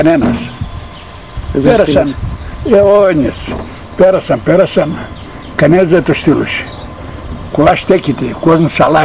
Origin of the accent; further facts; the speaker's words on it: Serres, Central Macedonia, Greece; Σέρας, ναι. Η μάνα μου η συγχωρημένη ήταν από την Ευαγγελίστρια. Ο μπαμπάς μου ήταν από τον Αγίου Παντελέμωνα.